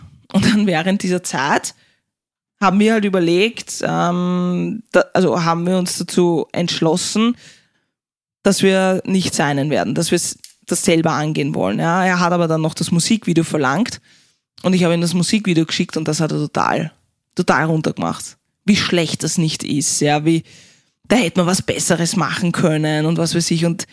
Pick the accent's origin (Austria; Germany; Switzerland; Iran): Austria; Ja, als Österreicher ist das definitiv hart.